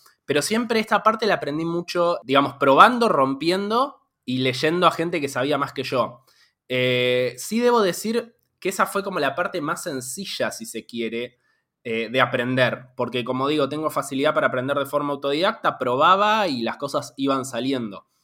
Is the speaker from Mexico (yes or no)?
no; Bahía Blanca, Buenos Aires Province, Argentina; now in Buenos Aires, Argentina; primero en Bahía Blanca, mi ciudad natal, después estudié unos años economía acá en Ciudad de Buenos Aires.